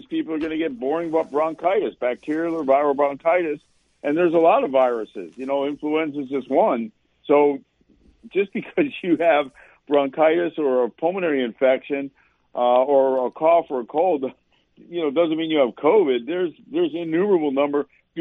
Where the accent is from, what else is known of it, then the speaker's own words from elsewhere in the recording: United States; As an American, I say to myself, how can the government tell me I have to have a vaccination?